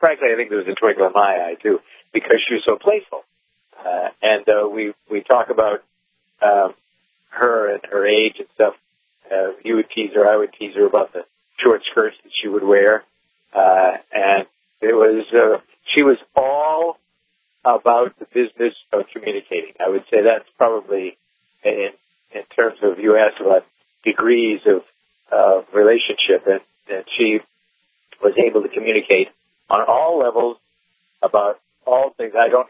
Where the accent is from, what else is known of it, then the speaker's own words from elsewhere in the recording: Boston, Massachusetts, United States; I'm from Boston.